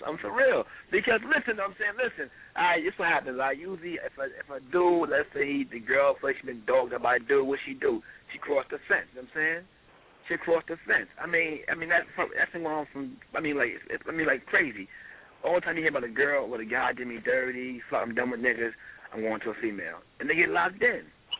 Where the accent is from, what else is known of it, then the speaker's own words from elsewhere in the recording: Brooklyn, New York, United States; I'm from Brooklyn. I'm saying, and I know when I was in Brooklyn, born and raised there, we didn't really see a lot of this.